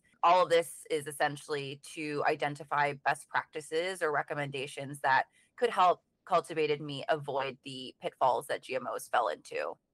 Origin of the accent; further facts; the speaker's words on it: Singapore; now in United States; I'm originally from Singapore